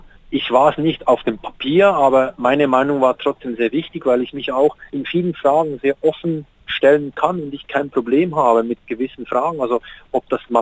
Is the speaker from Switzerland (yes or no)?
yes; Switzerland; Ich bin auch Schweizer Sportler des Jahres geworden.